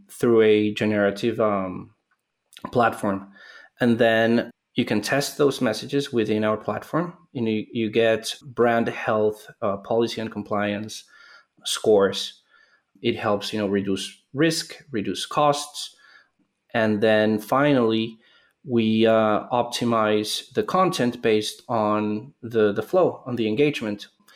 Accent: Colombia; I'm originally Colombian. So I was born in Colombia, born and raised in Colombia.

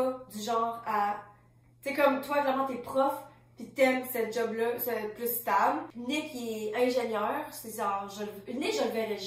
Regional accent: Lévis, Quebec, Canada; j'ai grandi à Lévis, fait que c'est comme proche de Québec, mais l'autre bord du pont, puis encore plus petit, puis non seulement à Lévis, mais à Lauzon, fait que dans le trou du cul du monde

